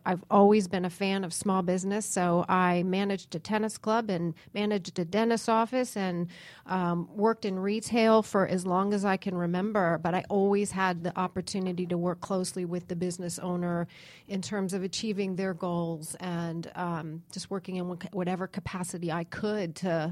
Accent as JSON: {"language": "English", "town": "Harrisburg", "region": "Pennsylvania", "country": "United States", "tie": "born or raised there", "moved": "yes", "said": "Well, I grew up in Yankee Land."}